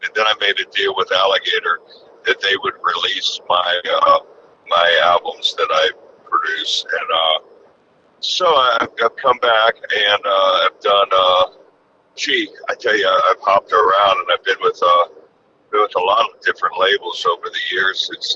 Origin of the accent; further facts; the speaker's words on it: Georgia, United States; also born or lived in Florida; You know, I'm from Georgia and Florida, I was there throughout the whole